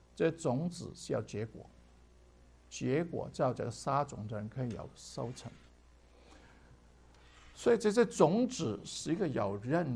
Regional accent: Hong Kong; also born or lived in China; now in United States; 我想到我从这个香港长大，然后其实我是在中国大陆出生，一个政治的浪潮，神把我杀到香港

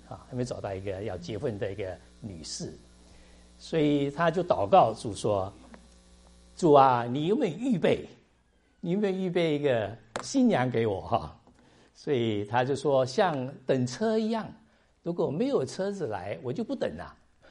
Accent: China; 可能说在今年里面我们中国人有好处的

